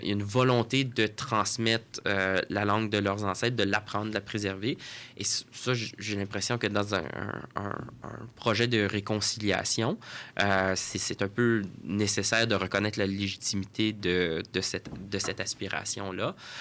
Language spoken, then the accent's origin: French; Ontario, Canada; en tant que franco-ontarien, moi, je regardais ça